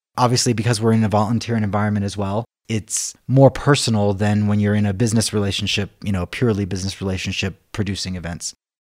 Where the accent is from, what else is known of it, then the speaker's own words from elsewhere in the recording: Houston, Texas, United States; born there; moved away as an adult; also born or lived in New Orleans; I was born in Houston. When I turned 18, I moved to New Orleans for medical school.